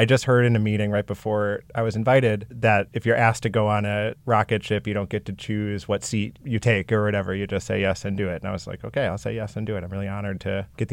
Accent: Minneapolis, Minnesota, United States; I grew up in Minneapolis. I'm 35 years old, trying to get better, trying to recover.

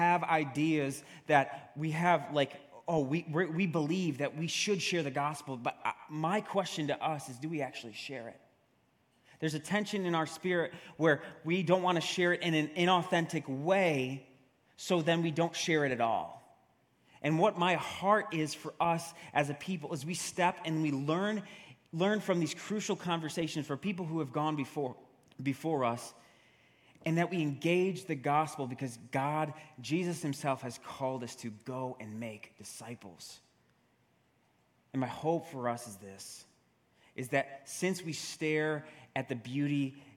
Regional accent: New York, United States; accent: New York; Reality. I say it with my accent, my New York accent.

